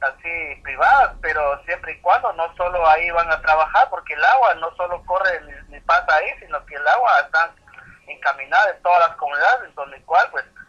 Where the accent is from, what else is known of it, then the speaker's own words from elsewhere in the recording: Guatemala; nosotros somos guatemaltecos, tenemos la libertad, el derecho de hablar y de pedir